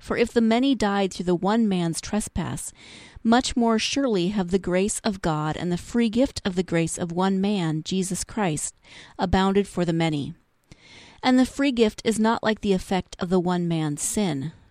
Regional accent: Montana, United States; because I grew up in Montana and the weather was finally starting to creep toward warm. I live in Northern California now

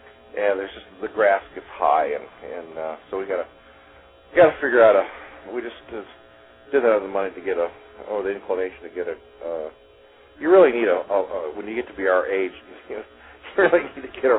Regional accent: Louisiana, United States; also born or lived in Mississippi; and I grew up in Louisiana, Mississippi, around poor blacks

